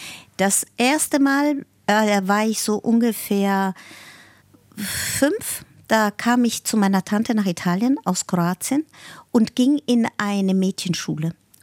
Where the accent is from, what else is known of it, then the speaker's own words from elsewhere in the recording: Berlin, Germany; Ich hätte auch sagen können, deutsche Jüdin, aber ich finde, ich bin eine Berliner Jüdin